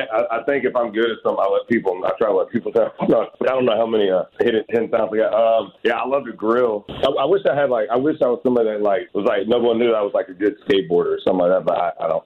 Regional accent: Florida, United States; Growing up in Florida, we were always, you know, on the water, you know, days, all day on the lake

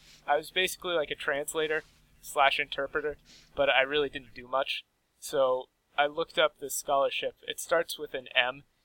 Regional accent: Ohio, United States; hey, I'm from Ohio

